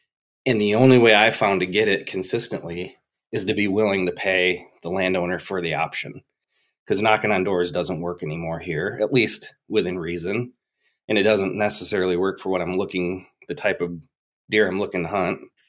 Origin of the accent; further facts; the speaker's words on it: Michigan, United States; And growing up in Michigan, I had, you know, properties that essentially were like mine, even though they weren't.